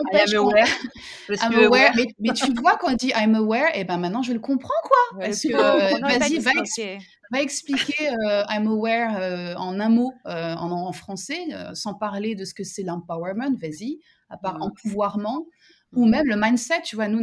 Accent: France; nous, en tant que Français

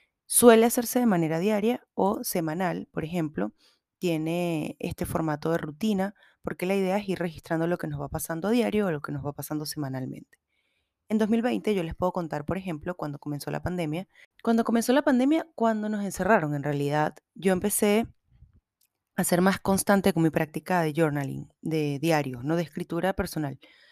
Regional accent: Venezuela; quienes vivimos en otros países y somos venezolanos

